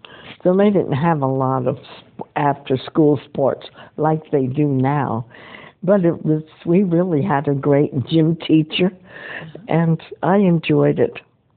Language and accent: English; Dobbs Ferry, New York, United States; I was born in Dobbsbury, New York, on the Hudson.